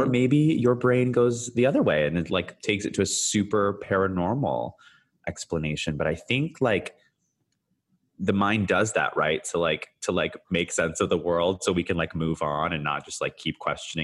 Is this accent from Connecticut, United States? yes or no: no; San Francisco, California, United States; also born or lived in Canada; I was born in Canada, as some of your listeners may know, but I actually spent like a good chunk of my like very young years in San Francisco in the Bay Area.